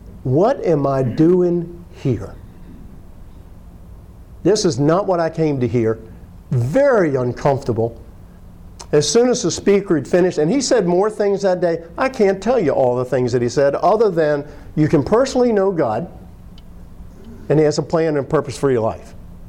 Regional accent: United States; born there; Hey, I'm born in America. I'm an Irish family.

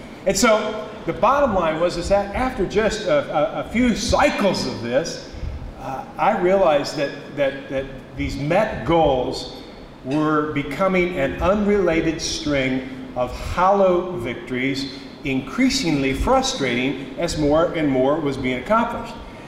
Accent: United States; born there; I was born in America. I had no reason to think I wasn't.

